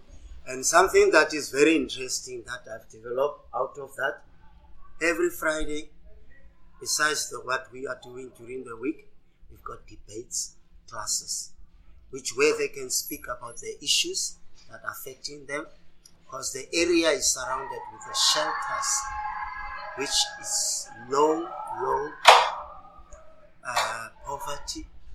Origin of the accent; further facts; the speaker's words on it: Gugulethu, Western Cape, South Africa; I'm from Kuguletu.